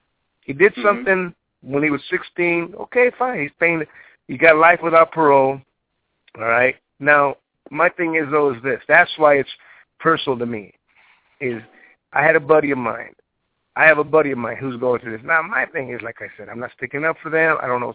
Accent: United States; But my thing is this. I'm an American, okay?

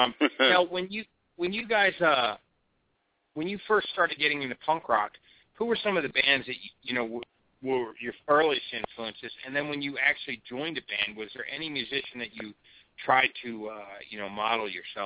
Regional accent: Philadelphia, Pennsylvania, United States; I'm 45 years old, so I've, you

